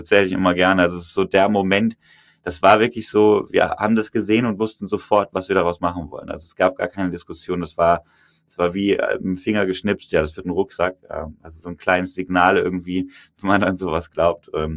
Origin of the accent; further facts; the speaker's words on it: Cologne, North Rhine-Westphalia, Germany; Da hatte ich irgendwie als Kölner Junge nicht so viel Erfahrung mit.